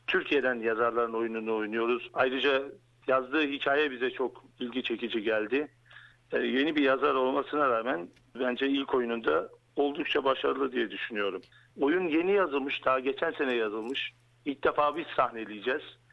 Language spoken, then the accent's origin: Turkish; Sydney, New South Wales, Australia; biraz daha duyarlı olduğunu söyleyebilirim bir Sydney'li olarak.